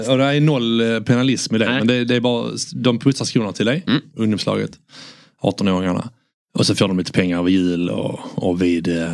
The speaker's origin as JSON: {"language": "Swedish", "town": "Landskrona", "region": "Skåne", "country": "Sweden", "lives_now": "Stockholm, Sweden", "said": "de närmaste kompisarna jag har är från Skåne, från Landskrona där jag är ifrån."}